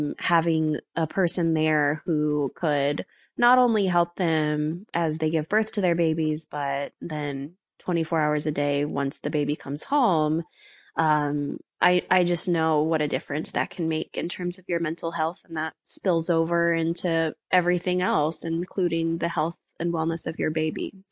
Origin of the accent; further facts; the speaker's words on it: Florida, United States; also born or lived in Boston, Massachusetts; now in Nashville, United States; We're each originally from the South. I'm from Florida, and Walsh is from North Carolina.